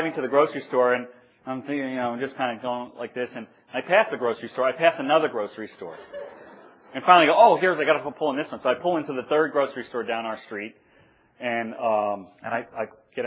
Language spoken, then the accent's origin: English; New York, United States; Sometimes, you know, I'm from New York.